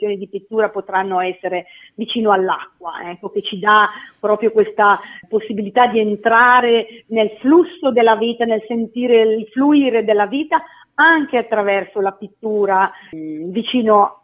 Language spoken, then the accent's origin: Italian; Lombardy, Italy; Io vengo nata e cresciuta in Valle Camonica, magari qualcuno degli ascoltatori la conoscerà anche come Valle dei Segni.